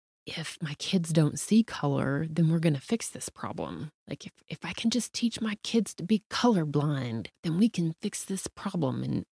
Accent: Southern United States, United States; I mean, I grew up in the South.

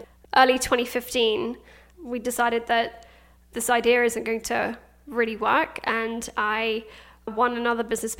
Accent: Afghanistan; now in London, United Kingdom; From Afghanistan.

